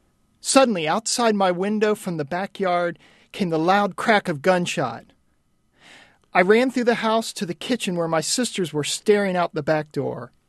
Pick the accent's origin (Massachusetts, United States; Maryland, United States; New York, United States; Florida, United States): Florida, United States; Jacksonville; I grew up in Jacksonville, Florida